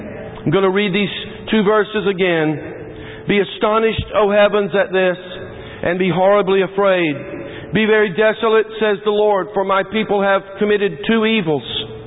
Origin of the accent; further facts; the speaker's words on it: United States; it reminds me of my growing up in America, because I grew up